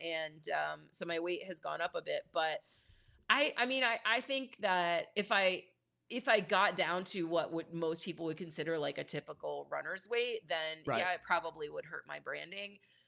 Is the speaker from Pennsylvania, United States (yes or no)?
yes; Philadelphia, Pennsylvania, United States; you know, Philly's my hometown